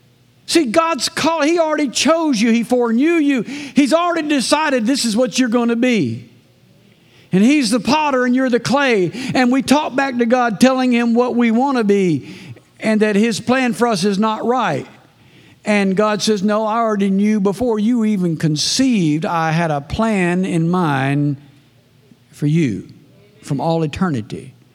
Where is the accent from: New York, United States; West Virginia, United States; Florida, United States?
Florida, United States; And remember, we're from Florida. We don't know anything about peanuts.